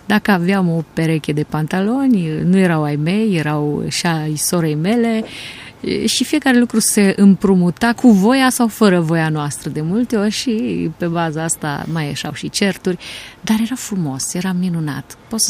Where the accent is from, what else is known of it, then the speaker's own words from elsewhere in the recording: Reșița, Caraș-Severin, Romania; Eu sunt din Reșița și am mers la Biserica Cezarea din Reșița, biserica cea penticostală din Reșița.